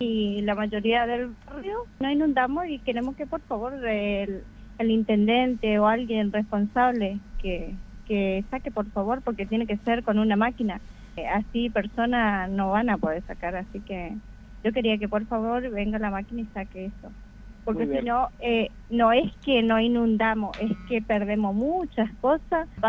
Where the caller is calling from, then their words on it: Presidencia Roque Sáenz Peña, Chaco, Argentina; de la Patagonia de Roque Sáenz Peña, la ex Patagonia, vamos a decir.